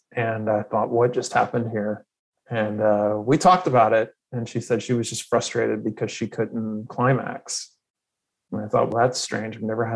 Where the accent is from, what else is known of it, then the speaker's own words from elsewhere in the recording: Atlanta, Georgia, United States; And I'm from Atlanta, but I live in Oklahoma